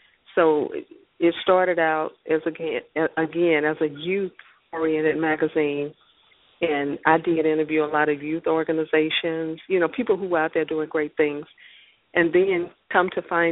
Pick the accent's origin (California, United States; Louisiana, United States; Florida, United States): Louisiana, United States; now in Arlington, United States; Okay, I'm originally from Louisiana, from northern Louisiana. I went to college in at Grambling State University. I am currently in the Dallas, Texas area, actually Arlington, Texas